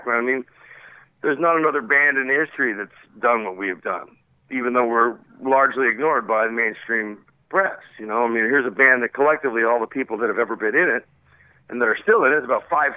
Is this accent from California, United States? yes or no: yes; North Hollywood, California, United States; We grew up in North Hollywood, you know? We're not just throwing together studio guys. Somebody started that rumor. But we went to high school together. We grew up together